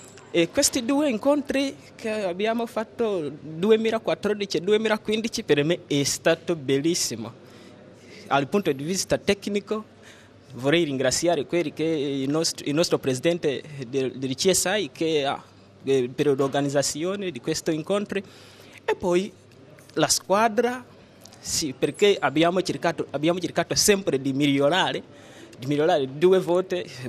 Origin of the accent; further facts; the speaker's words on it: Uganda; Italian is a second language; now in Italy; vengo dalla Uganda.